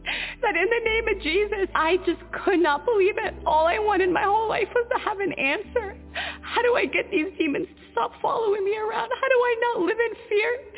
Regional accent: Somalia; I'm from Somalia, and this is how I found the truth.

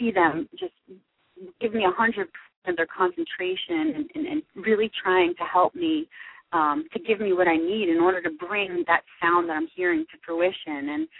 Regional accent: Philadelphia, Pennsylvania, United States; I mean, I was born in Philly, was raised in Philly, and I've worked here.

